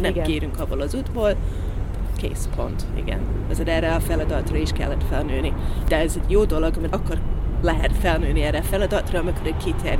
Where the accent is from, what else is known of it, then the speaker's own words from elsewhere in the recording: Scotland, United Kingdom; Hungarian is a second language; now in Hungary; Állatvédő dolgokkal foglalkoztam, és voltam, amikor Skóciában laktam, éltem